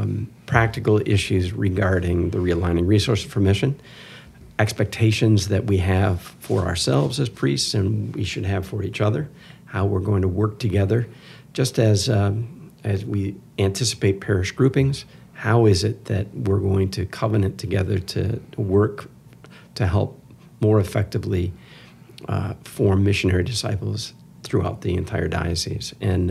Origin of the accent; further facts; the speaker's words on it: Michigan, United States; Well, we're from Michigan. We're from Michigan, and this is what we do.